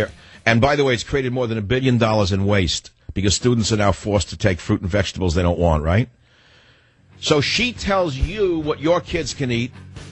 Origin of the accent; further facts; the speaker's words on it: New York, United States; You know, here was a big city kid. I grew up in the Bronx, as you know, New York, in a tenement.